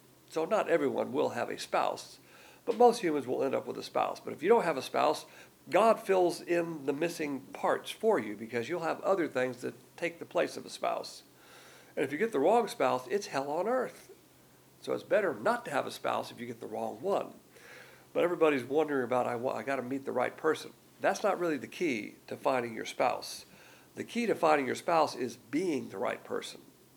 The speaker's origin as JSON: {"language": "English", "region": "the South", "country": "United States", "said": "I'm from the South, and one of the hallmarks of a Southerner is manners."}